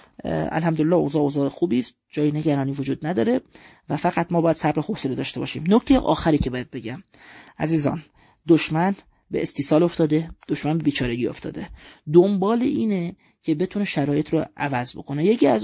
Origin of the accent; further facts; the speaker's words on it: Iran; گرچه بنده به عنوان یک ایرانی که توان زمینی کشورم رو میدونم